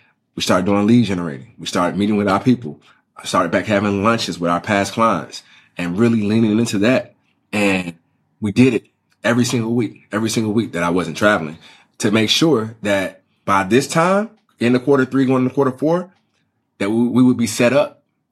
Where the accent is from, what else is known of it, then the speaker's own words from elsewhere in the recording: Mississippi, United States; Man, listen, I'm from Mississippi. I'm from the South.